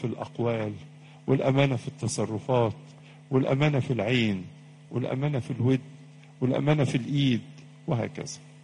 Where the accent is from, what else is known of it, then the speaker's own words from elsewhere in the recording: Egypt; وعندنا في مصر نسبة كبيرة جدا